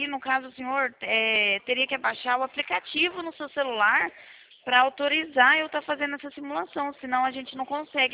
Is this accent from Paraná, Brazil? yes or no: yes; Paraná, Brazil; Meu número é o DDD é 43, porque eu sou do Paraná.